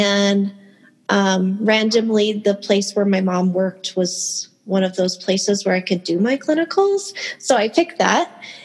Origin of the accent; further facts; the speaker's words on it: Canada; She worked at an old hospital in Ontario, Canada. Oh, I'm from Canada originally.